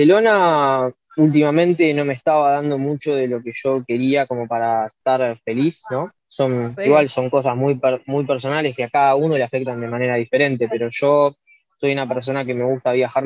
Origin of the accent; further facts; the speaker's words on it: Argentina; Lo que para un argentino quizás es muy problemático es el tema económico, que allá es muy difícil